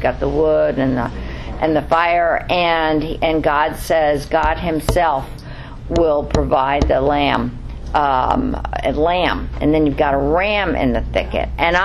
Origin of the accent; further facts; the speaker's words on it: Bronx, New York, United States; Okay, I'm from the Bronx. I don't know what you're saying.